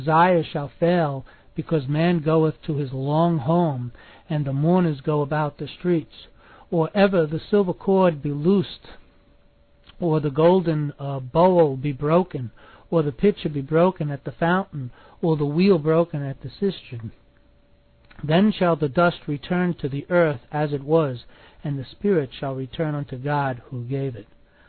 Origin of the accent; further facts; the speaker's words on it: New York City, New York, United States; You know, I come from New York City, and I know people who are murderers.